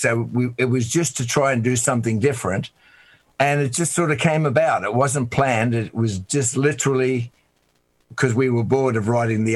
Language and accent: English; Australia; I'd known … by the way, since I was 17 in Australia, because we're both Australian